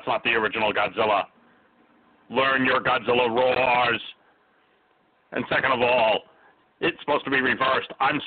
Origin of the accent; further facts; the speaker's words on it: Long Island, New York, United States; I grew up on Long Island in part. My family would come over from Transylvania, and I'd spend time with family here.